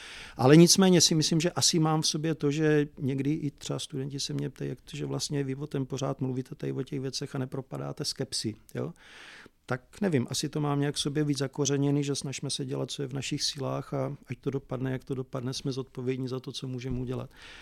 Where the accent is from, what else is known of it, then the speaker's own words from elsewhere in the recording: Velké Meziříčí, Vysočina Region, Czechia; já jsem vyrůstal vlastně na Vysočině, v malém městě, velké Meziříčí